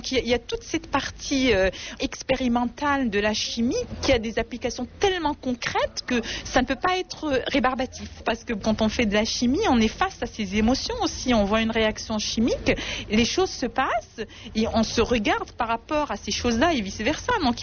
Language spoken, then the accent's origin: French; Morocco; j'avais toujours ce décalage par rapport à ce qui se passait chez moi au Maroc.